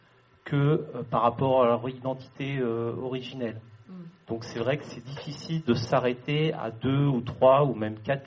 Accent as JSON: {"language": "French", "country": "France", "said": "moi je suis français, je suis blanc, je suis athée, je suis sportif."}